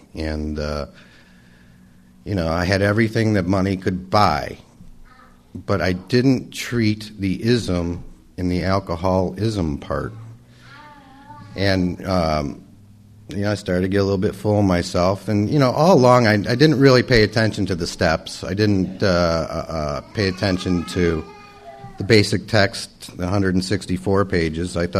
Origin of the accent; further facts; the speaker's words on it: Chicago, Illinois, United States; moved away as an adult; now in California, United States; Yeah, I'm originally from Chicago. I was sharing with one of the young men over there earlier that I'm from Rush Street, Chicago as well. I grew up there in the red light district, and I got here in December of 1985.